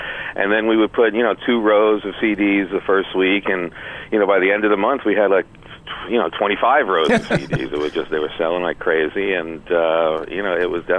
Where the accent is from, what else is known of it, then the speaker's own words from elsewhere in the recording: Bronx, New York, United States; born there; moved away as an adult; now in Los Angeles, United States; That's right. I was born in the Bronx.